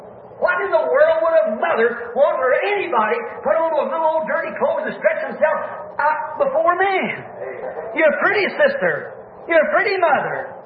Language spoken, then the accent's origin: English; United States; I'm American, certainly.